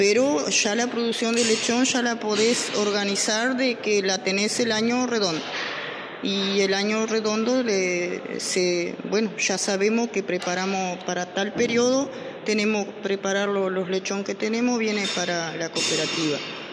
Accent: Paso de los Toros, Tacuarembó, Uruguay; born there; De nacimiento soy isabelina, soy de Pozo Los Toros, pero hace más de como 40 años que estoy en el norte. Y bueno, hoy mi raíz es allá.

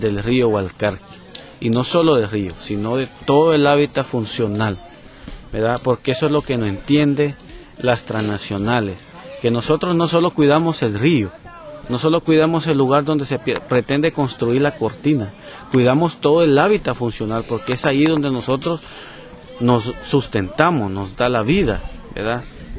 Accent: San Francisco, Lempira, Honduras; que transmitimos allá desde mi pueblo en San Francisco Lempira.

